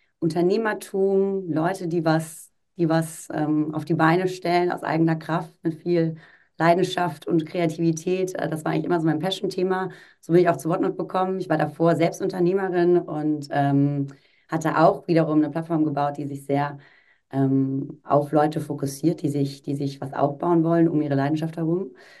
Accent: Freiburg, Baden-Württemberg, Germany; Ich komme ursprünglich aus Freiburg.

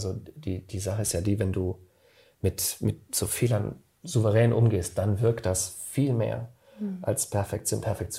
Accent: Rhineland-Palatinate, Germany; Also ich komme zum Beispiel aus dem Westerwald

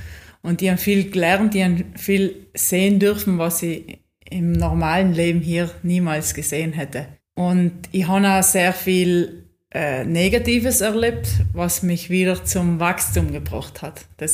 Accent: Gummer, Trentino-Alto Adige, Italy; Ich bin aus Südtirol, aus Gummer im Eggental und da lebe ich immer noch. Ich will von meinem kleinen Kaff nicht weg.

